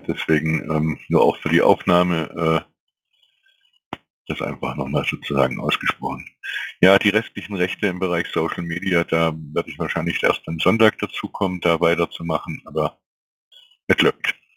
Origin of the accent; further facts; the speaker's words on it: Swabia, Germany; Als Schwabe würde mich interessieren, wenn ich mir die Karte vorstelle